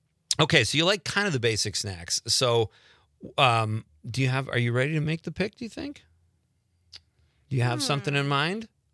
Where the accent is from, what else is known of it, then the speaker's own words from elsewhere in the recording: Chicago, Illinois, United States; I like tamales that are where I grew up in Chicago.